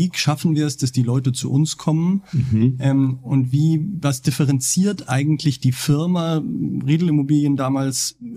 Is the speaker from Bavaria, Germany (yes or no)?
yes; Munich, Bavaria, Germany; Ich bin in München geboren, bin auch hier aufgewachsen, war dann hier auf dem Gymnasium